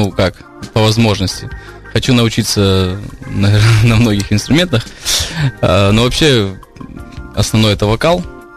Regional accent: Maykop, Adygea, Russia; also born or lived in Krasnodar; now in Ukraine; В Росії, да, я родился в Росії, город Майкоп, очень маленький. Потом я жил в Краснодаре. И в 2002 вроде бы мы переехали всей семьей в Украину служить в Донецк.

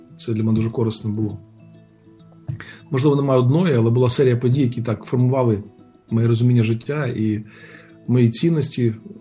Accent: Thuringia, Germany; Мій батько був військовий, я виріс в Німеччині біля міста Ваймар, біля концтабору Бухенвальд. І фактично все дитинство пройшло моє на військовому полігоні.

